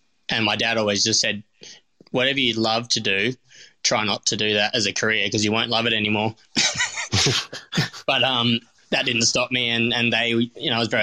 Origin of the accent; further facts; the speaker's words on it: North Fremantle, Western Australia, Australia; I grew up in North Fremantle.